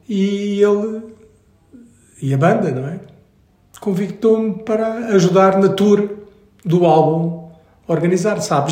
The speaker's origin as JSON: {"language": "Portuguese", "region": "Luanda", "country": "Angola", "tie": "born or raised there", "moved": "yes", "lives_now": "Portugal", "said": "Eu sou natural de Angola, com muito orgulho. Tenho cartão de cidadão angolano e passaporte. Já o meu pai tinha nascido em Malanje, eu nasci em Luanda."}